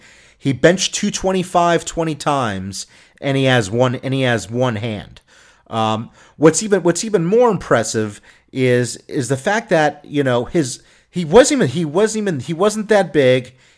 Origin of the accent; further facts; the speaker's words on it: United States; look, I'm from New York, New Jersey, but I got to say